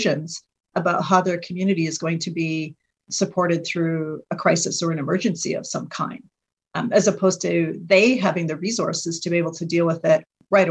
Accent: Ontario, Canada; I am Anishinaabe from White Fish River First Nation.

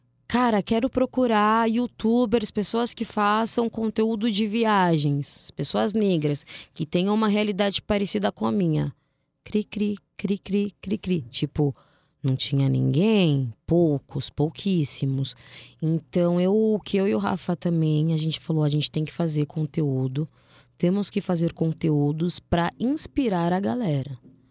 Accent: Brazil; E outra, a gente é brasileiro. Negro ainda, então, é olho na cabeça, na nuca.

